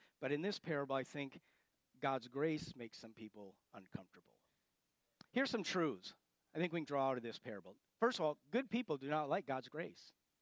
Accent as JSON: {"language": "English", "region": "Illinois", "country": "United States", "said": "I'm from Illinois and I think we're on record."}